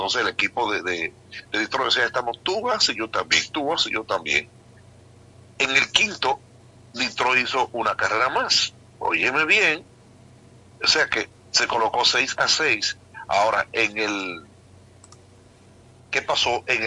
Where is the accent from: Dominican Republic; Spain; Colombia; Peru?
Dominican Republic; La Romana; de las voces más lindas que ha parido mi pueblo dominicano y más el pueblo de La Romana.